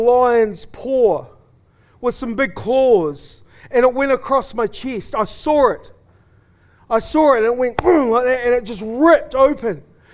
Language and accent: English; New Zealand; People would say, "Oh, where are you from?" And I go, "I'm from New Zealand."